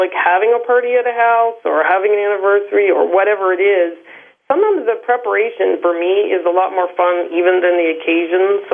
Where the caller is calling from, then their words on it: New York City, New York, United States; New York City.